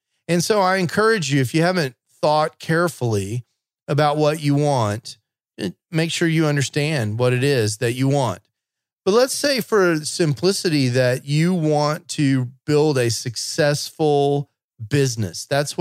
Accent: Texas, United States; And I grew up in Texas, and so you had to worry about not melting the tape.

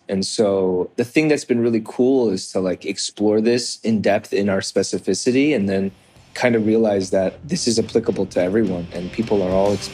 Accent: South Korea; now in United States; it's because I'm Korean American, it's because I'm an immigrant that I'm this way.

